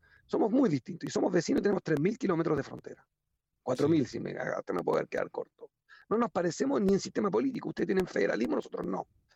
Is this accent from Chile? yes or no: yes; Chile; hablo por el mío, yo soy chileno, importamos el 90% del petróleo y del gas.